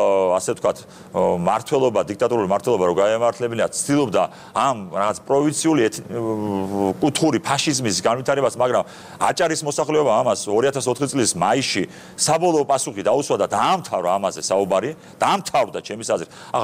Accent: Batumi, Adjara, Georgia; born there; არ ვარ აჯარელი, რაჭველი ვარ წარმოშობით, მაგრამ ბათუმში მე დაბადებული მამაჩემი, ბაბუაჩემი, ჩემი დიდბაბუა საუკუნეების წინ, საუკუნენახევრის წინ ჩამოსული ბათუმში

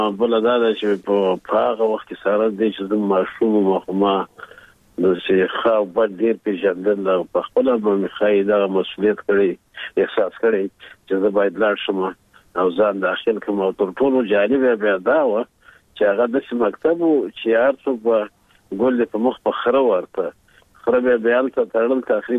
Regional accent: Kajran, Uruzgan, Afghanistan; زمونږ کور د اروزګان په یو لرې ولسوالۍ کښې و چې کجران نومېدله. بېخي داسې یو ځای و چې یو آسمان به ښکاره کېده

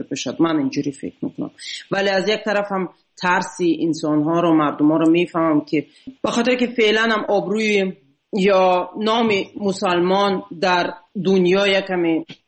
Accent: Tajikistan; moved away; من به تاجیکستان سال 2011 بود. فعلا نه امکاناتش را دارم نه وقتش را. و به این دلیل تا حالا نتونستم به وطنم سفر کنم

